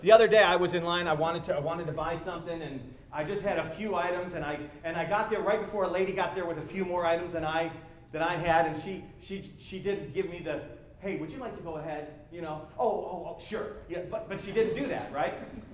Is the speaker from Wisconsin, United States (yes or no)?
no; Buffalo, New York, United States; Now, because I grew up in Buffalo, my dad was a Yankee fan.